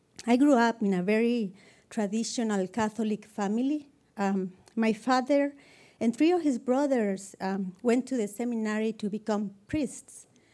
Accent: Costa Rica; English is a second language; moved away as an adult; I'm from Costa Rica. I moved here about 2 years ago with my husband

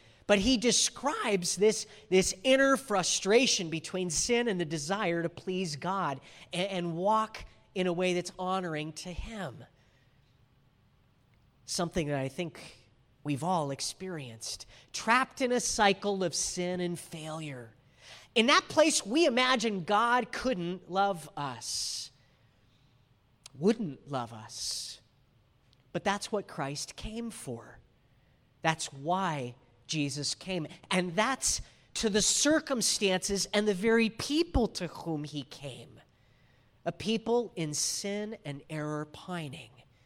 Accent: Rialto, California, United States; also born or lived in Yucaipa; I grew up in Rialto and then moved to Yucaipa, both pretty small towns.

